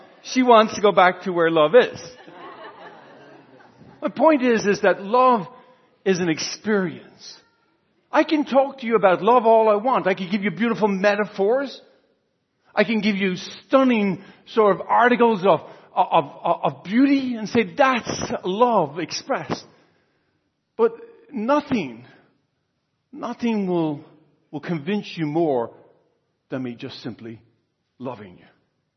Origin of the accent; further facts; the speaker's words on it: Ireland; St. Patrick being one of the more famous ones, of course, being Irish, I'll recount that one for you.